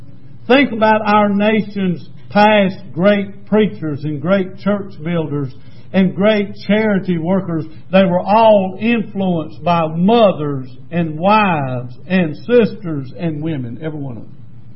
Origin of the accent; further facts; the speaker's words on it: Lancaster, South Carolina, United States; I grew up on the south side of Lancaster. I had to come all the way to Rock Hill to find one.